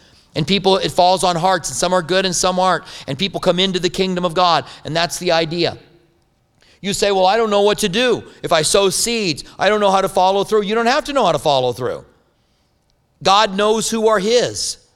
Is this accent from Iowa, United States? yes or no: yes; Clinton, Iowa, United States; born there